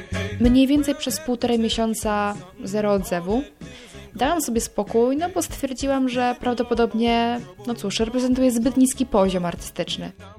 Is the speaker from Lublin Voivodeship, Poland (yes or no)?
yes; Chełm, Lublin Voivodeship, Poland; mam 23 lata. Pochodzę z Chełma. To jest mała miejscowość niemalże na pograniczu z Ukrainą, w województwie lubelskim.